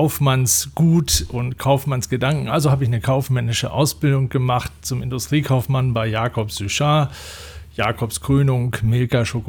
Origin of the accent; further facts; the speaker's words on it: Bremen, Germany; Ich bin in Bremen aufgewachsen und da gehörte mein Herz dem Fußball.